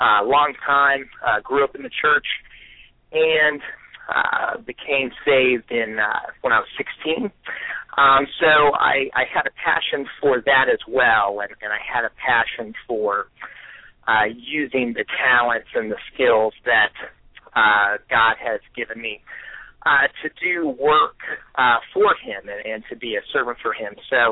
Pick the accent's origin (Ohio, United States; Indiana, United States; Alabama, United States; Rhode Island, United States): Ohio, United States; Cincinnati; I'm from Cincinnati, Ohio. Pretty much born and raised here, and have a passion for filmmaking.